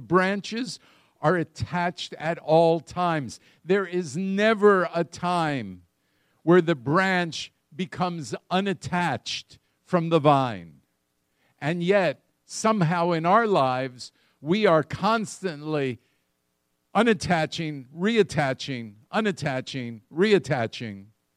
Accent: United States; I grew up in the United States.

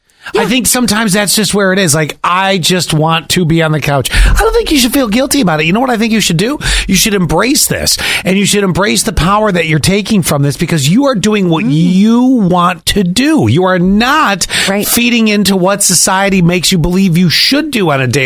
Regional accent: Buffalo, New York, United States; also born or lived in West Palm Beach, United States; And now, mind you, I'm born and raised in Buffalo. Not sunny all year.

